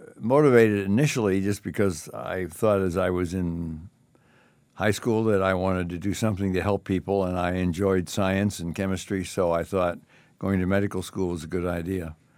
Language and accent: English; Philadelphia, Pennsylvania, United States; So after the Navy, then we went back to Philadelphia, which was my hometown.